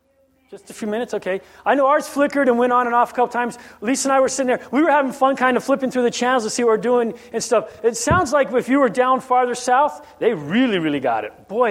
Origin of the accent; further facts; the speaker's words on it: Guam; I grew up on Guam, as many of you have.